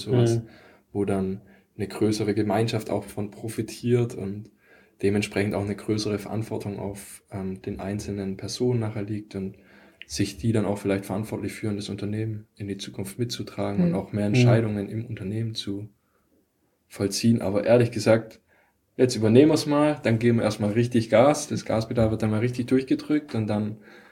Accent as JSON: {"language": "German", "town": "Stuttgart", "region": "Baden-Württemberg", "country": "Germany", "said": "weil natürlich auch die Rahmenbedingungen drumherum, jetzt zumindest bei uns in Stuttgart, relativ entspannt sind."}